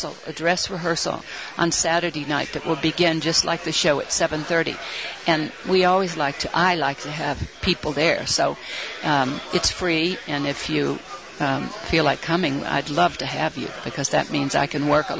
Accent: Shreveport, Louisiana, United States; also born or lived in Cleveland, Ohio; Cleveland, Ohio, and then Shreveport from the time I was 11. Shreveport in Louisiana.

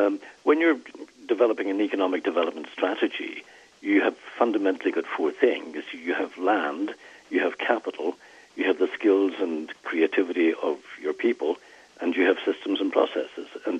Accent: Northern Ireland, United Kingdom; born there; where I come from, I was born in Northern Ireland.

